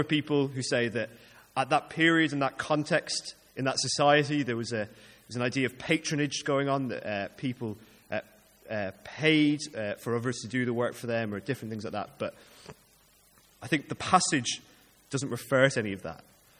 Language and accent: English; Ireland; This is more because I'm an Irish man